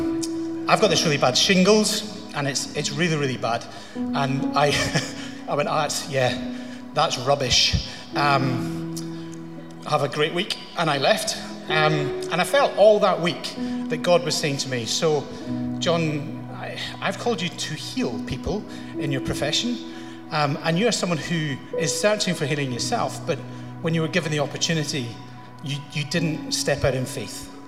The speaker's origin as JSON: {"language": "English", "region": "Scotland", "country": "United Kingdom", "said": "I'm Scottish, and that's important because I'm quite conservative."}